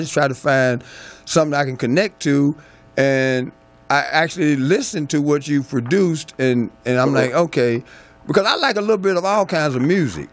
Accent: Murfreesboro, Tennessee, United States; one of my friends that I grew up with in Murfreesboro

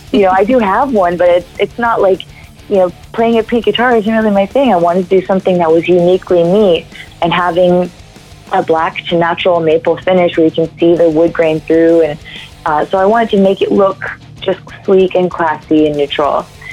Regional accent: California, United States; I grew up right here in Southern California listening to … all the great shrapnel bands.

